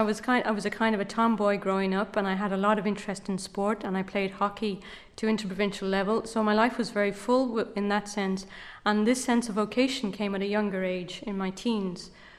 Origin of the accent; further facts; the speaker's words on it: Dublin, Leinster, Ireland; also born or lived in London; I was brought up in Dublin, but I was born in London.